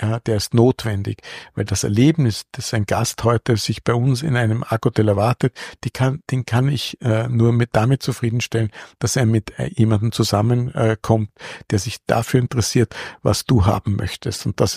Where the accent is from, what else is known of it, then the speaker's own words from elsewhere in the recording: Austria; wenn ich als Österreicher nach Deutschland gehe, dann spreche ich zumindest die gleiche Sprache.